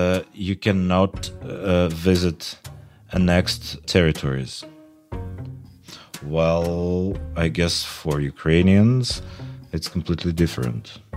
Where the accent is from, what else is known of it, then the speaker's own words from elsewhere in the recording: Irkutsk, Irkutsk Oblast, Russia; because I was born and raised in Siberia, in Irkutsk, and this is not like a big cultural center.